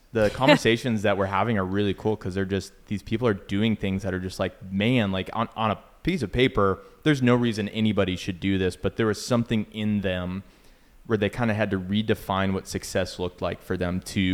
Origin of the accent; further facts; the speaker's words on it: Minneapolis, Minnesota, United States; When I grew up in Minneapolis, Minnesota, or the suburbs of Minneapolis.